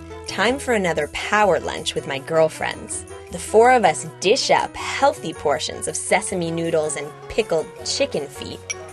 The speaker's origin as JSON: {"language": "English", "region": "California", "country": "United States", "said": "Leo's from France, and I'm from California, and we've spent years dating Chinese guys."}